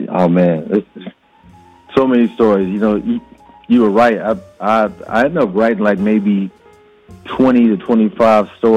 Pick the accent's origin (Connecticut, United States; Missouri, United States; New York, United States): Missouri, United States; Kansas City; now in Charlotte, United States; Well, we live in Charlotte, North Carolina now, but I am from Kansas City, Missouri